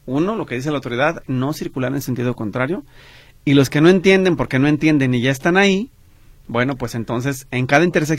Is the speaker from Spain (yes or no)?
no; Guadalajara, Jalisco, Mexico; Y que como tapatíos además entendamos que tenemos que tener una cultura más robusta de seguridad vial.